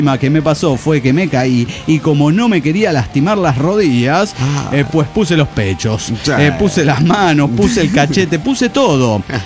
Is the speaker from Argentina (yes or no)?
no; León, Guanajuato, Mexico; now in United States; soy de León, Guanajuato, pero ando aquí del otro lado.